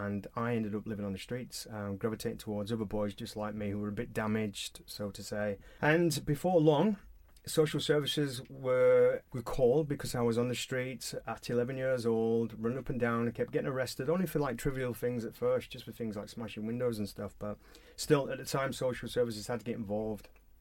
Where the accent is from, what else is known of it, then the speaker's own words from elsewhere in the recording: Halifax, Yorkshire and the Humber, United Kingdom; I lived a very normal working class life. I was brought up in Boothtown in Halifax, West Yorkshire.